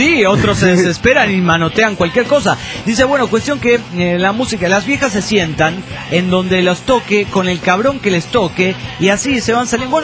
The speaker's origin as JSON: {"language": "Spanish", "town": "Tuxpan", "region": "Michoacán", "country": "Mexico", "said": "aunque trabajo en Morelia, prácticamente soy un moreliano, más soy un buen pueblerino, de que ya soy originario de Tuxpan, Michoacán."}